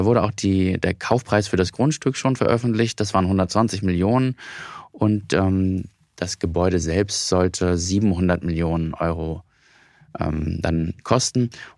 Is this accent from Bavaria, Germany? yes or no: no; Hamburg, Germany; Und ich komme ja aus Hamburg